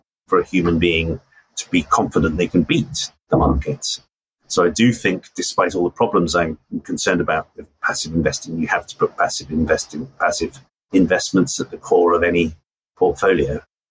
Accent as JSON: {"language": "English", "town": "Lewes", "region": "South East England", "country": "United Kingdom", "tie": "born or raised there", "said": "Lewis Football Club, where I was brought up in Lewis"}